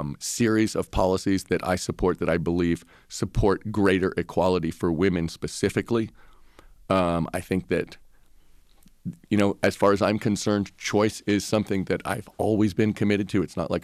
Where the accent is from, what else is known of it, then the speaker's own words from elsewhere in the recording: California, United States; fighting to stop the last fossil fuel plant that I think will ever be proposed in my home state of California, in Oxnard at Puente.